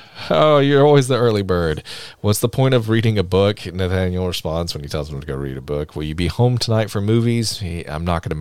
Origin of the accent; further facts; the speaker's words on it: Tennessee, United States; That's how we speak out in Tennessee.